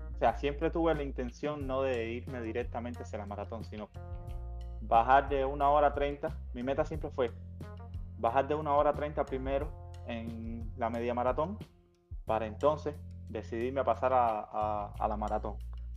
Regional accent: Havana, La Habana, Cuba; moved away as an adult; now in Uruguay; Tengo actualmente 32 años. Soy nacido en La Habana, Centro Habana. Es donde me crié toda mi vida hasta el 2019, que viajo por trabajo a Uruguay, que es donde me encuentro actualmente.

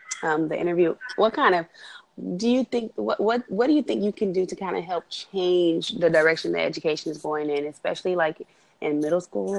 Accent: Texas, United States; maybe because I'm from Texas

